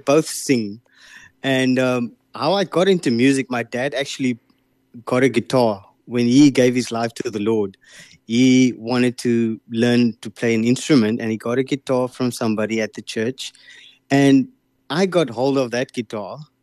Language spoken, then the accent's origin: English; Paarl, Western Cape, South Africa; But yeah, I'm from Paarl, yeah, in the Western Cape.